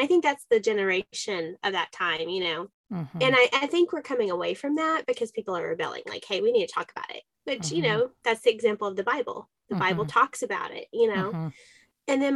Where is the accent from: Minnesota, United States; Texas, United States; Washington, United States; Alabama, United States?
Texas, United States; It's in us. It's in the DNA. Proud Texans.